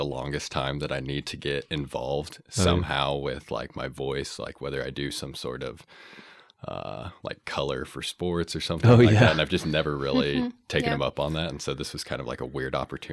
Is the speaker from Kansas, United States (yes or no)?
yes; Paola, Kansas, United States; I'm from Paola, Kansas, so a little bit further south of Kansas City.